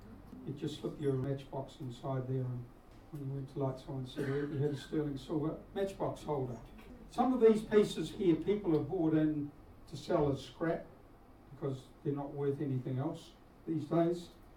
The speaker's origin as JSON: {"language": "English", "town": "Twyford", "country": "New Zealand", "tie": "born or raised there", "said": "As Joyce mentioned, I live in Twyford. I was raised in Twyford, and Barb and I raised our kids out there in Twyford, and we still live there."}